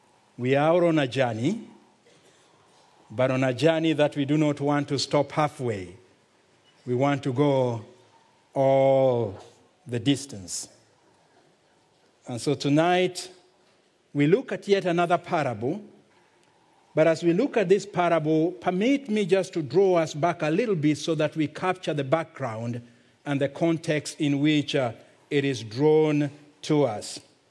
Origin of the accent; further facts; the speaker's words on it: Kenya; accent: Kenyan; And I do hope that you'll get used to my strange Kenyan accent.